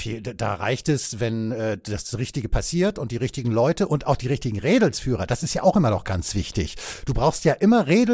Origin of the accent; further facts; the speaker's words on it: Hamburg, Germany; Also ich meine, ich bin da geboren, ich bin da aufgewachsen